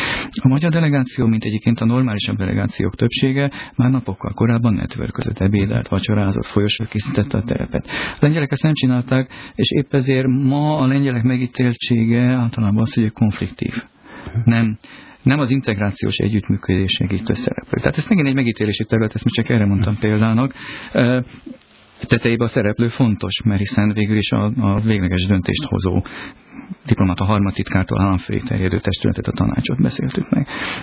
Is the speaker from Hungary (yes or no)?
yes; Hungary; mert hogyha én az Európai Parlamentben vagyok magyar